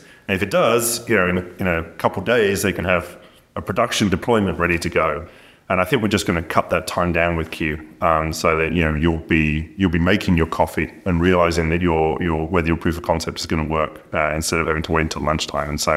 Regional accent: United Kingdom; As a Brit

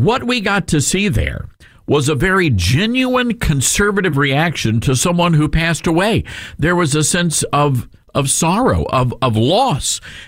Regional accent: Deep South, United States; used to tell us something as we were growing up in the Deep South.

